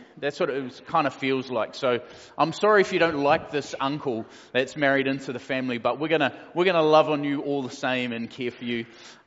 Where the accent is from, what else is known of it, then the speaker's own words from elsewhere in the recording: Auckland, New Zealand; So I was born and raised in West Auckland.